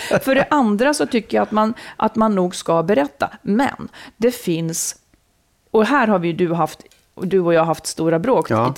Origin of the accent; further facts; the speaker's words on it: Dalarna County, Sweden; Jag kommer från Dalarna.